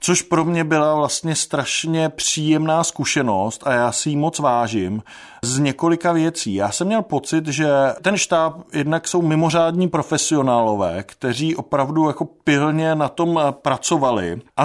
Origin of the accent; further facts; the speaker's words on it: Chrudim, Pardubice Region, Czechia; Já jsem vyrůstal v Chrudimi ve východních Čechách.